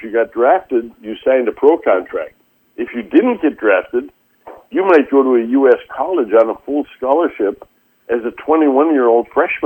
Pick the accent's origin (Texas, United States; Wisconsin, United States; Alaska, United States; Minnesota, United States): Minnesota, United States; Duluth; I grew up in Duluth, Minnesota